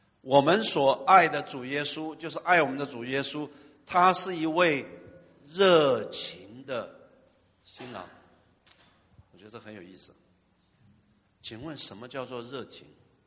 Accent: China; 我觉得我们中国人啊，全世界的中国人都需要一个革命

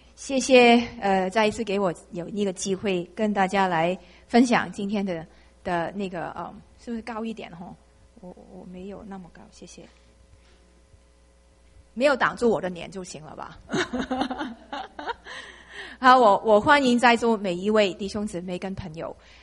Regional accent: Hong Kong; accent: Cantonese; Chinese is a second language; 因为我是香港来的。所以我说的广东话是不是广东话，我说的国语你们应该都可以听得懂，因为是带的非常重的广东口音吧。

